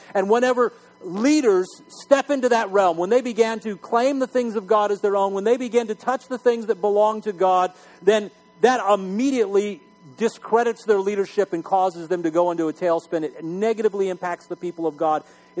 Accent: Ireland; You know, I'm Irish, so, you know, we know how to tell a story anyhow.

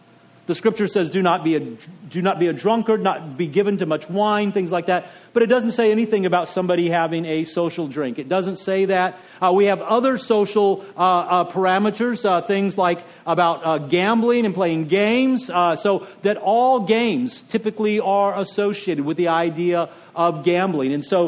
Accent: the South, United States; I'm aware that growing up in the South, that one of the things, the expectations is that in Bible Belt churches, social drinking is considered completely out of bounds.

